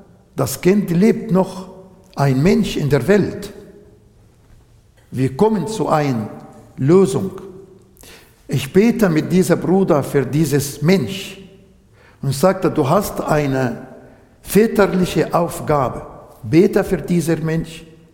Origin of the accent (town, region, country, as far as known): Egypt